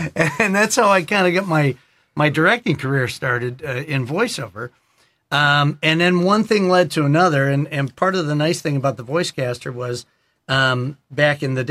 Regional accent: Chicago, Illinois, United States; moved away as an adult; now in Los Angeles, United States; I came to LA about 30 years ago from Chicago. I'm originally from Chicago, and I was acting.

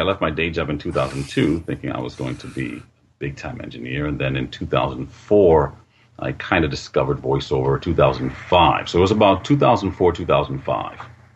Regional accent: New York City, New York, United States; now in New Jersey, United States; I was born in the Bronx, raised in Uptown Manhattan, Washington Heights section. And my parents uprooted us when things got too hot there and moved us over to North Jersey.

